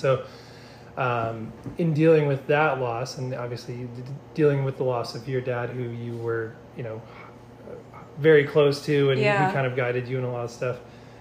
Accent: Wisconsin, United States; now in California, United States; So I'm from Wisconsin originally, and I moved to California in 2015 with no other reason than I felt like there was more for me in life.

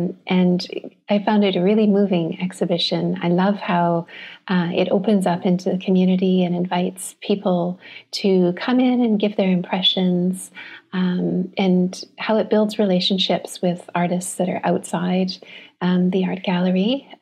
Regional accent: Bella Coola, British Columbia, Canada; also born or lived in Port Hardy / Toronto; I actually am from the West Coast originally. I was born in Port Hardy and grew up in a little town called Bella Coola on the mainland. Recently, I've come back from living for 10 years in Toronto

